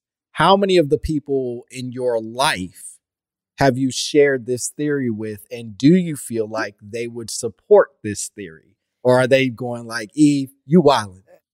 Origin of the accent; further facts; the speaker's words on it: Oak Park, Illinois, United States; I mean, I was a suburban kid, right? Like I grew up in Oak Park.